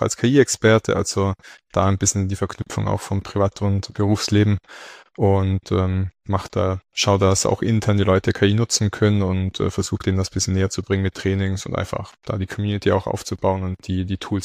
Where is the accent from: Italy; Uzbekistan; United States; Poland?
Italy; Trentino-Alto Adige; also born or lived in Vienna, Austria; komme eigentlich aus Südtirol. Das heißt, zwischendurch kann es sein, dass mein Dialekt ein bisschen durchrutscht.